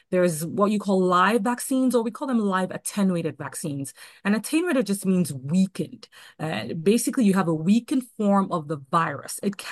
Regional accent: Lagos, Nigeria; moved away as an adult; now in Houston, United States; I grew up myself in Lagos, Nigeria, in West Africa, and so I'm very familiar with the impact of vaccine-preventable diseases. And moving here to the U.S. for college and then for medical school, and then also working in Mississippi and then moving to Houston, working in Long Island

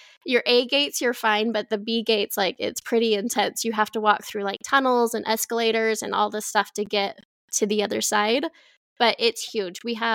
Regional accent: Salt Lake City, Utah, United States; also born or lived in Boise, Idaho; I grew up in Salt Lake. Like I said earlier, my dad lived in Hawaii, so I spent my summers in there with him. And then we moved away for 6 years to Boise, Idaho, and we've been back here for 10 years now.

